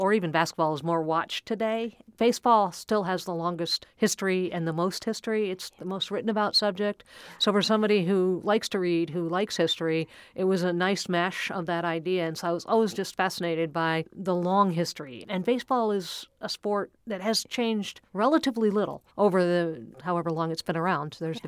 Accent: New York, United States; And growing up in New York, you got to hear a lot of baseball between the Mets and the Yankees, so it was always around.

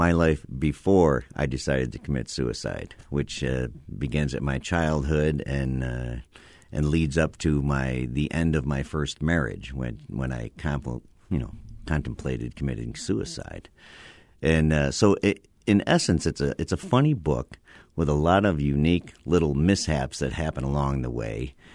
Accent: Syracuse, New York, United States; I'm from Syracuse, New York.

